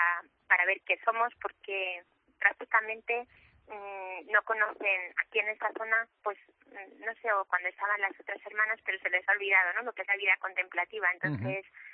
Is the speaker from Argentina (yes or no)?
no; Madrid, Community of Madrid, Spain; yo soy madrileña, entonces soy del monasterio de Madrid y vengo de Barcelona.